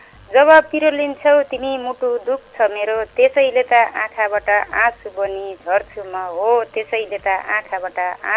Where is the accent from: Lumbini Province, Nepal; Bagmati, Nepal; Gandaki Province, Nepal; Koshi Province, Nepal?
Lumbini Province, Nepal; Pyuthan; now in Dang, Nepal; म मान्छे त प्युठानको है अहिले दाङको